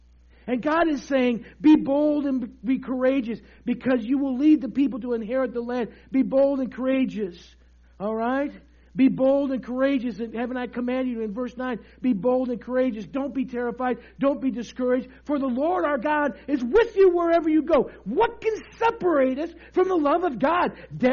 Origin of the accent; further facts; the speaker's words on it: Midwest, United States; And then I'm from the Midwest like you, so what does that mean?